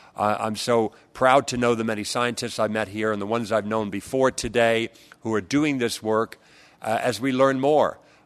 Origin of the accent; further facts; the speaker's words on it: San Fernando Valley, California, United States; what it's like for a 60-year-old man growing up in the San Fernando Valley and taking all the chemical hits that I did.